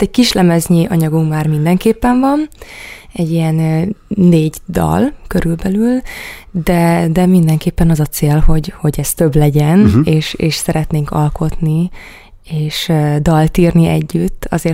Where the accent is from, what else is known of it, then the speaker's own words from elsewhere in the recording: Szabolcs-Szatmár-Bereg, Hungary; now in Budapest, Hungary; én akkor még Csengerben éltem, mert egyébként én egy Szabolcs-Szatmár Bereg megyei lány vagyok, kisvárosi lány, és hát úgy szoktam fogalmazni, hogy azért teljesen más világ az, mint amikor így felköltöztem a Nagy Budapestre